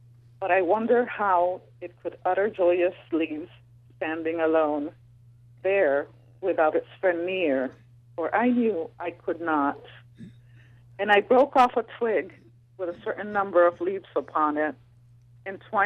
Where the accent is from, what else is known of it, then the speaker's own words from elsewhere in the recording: Puerto Rico; I'm Puerto Rican